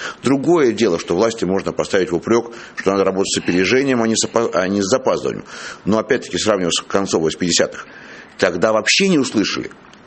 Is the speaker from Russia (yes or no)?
yes; Moscow, Russia; Я как москвич.